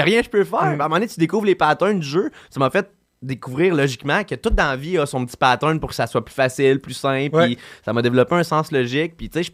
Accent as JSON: {"language": "French", "town": "Martinville", "region": "Quebec", "country": "Canada", "said": "C'est que je viens de Martinville. C'est un petit village. Tous mes amis habitaient loin."}